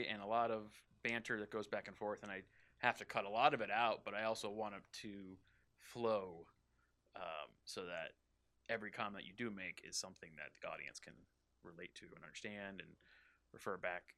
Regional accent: Massachusetts, United States; But I grew up in Massachusetts, and my dad volunteered for the local TV station.

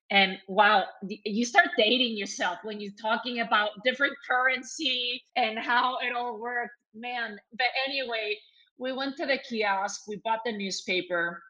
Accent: Spain; When I was growing up in Spain

